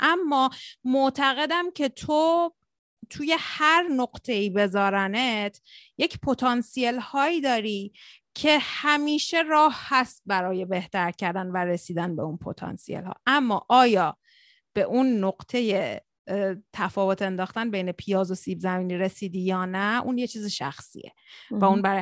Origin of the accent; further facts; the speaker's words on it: Iran; منم ایرانیم